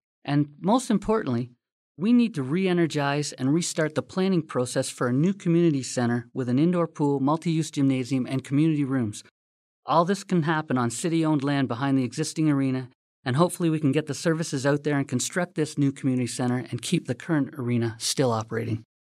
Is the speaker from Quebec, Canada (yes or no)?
no; Glenbrook, Ontario, Canada; I was born and raised here in Glenbrook. I'm a father and a husband. I have a wonderful family. I grew up here.